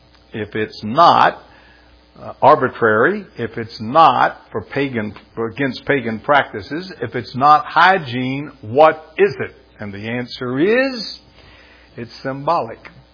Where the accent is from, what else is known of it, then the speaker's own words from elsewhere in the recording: Florida, United States; Now, I grew up in Florida, and let me tell you, if this were to go on in Florida, it would kill all kinds of industry.